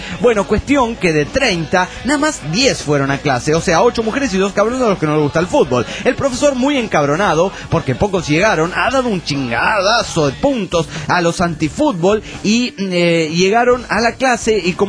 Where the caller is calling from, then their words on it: San Pedro Sula, Cortés, Honduras; Les escribo de San Pedro Sula, Honduras, así que soy de San Pedrano. ¿Cómo andan?